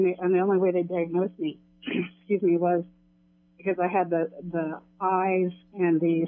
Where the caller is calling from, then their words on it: Kansas City, United States; From Kansas City.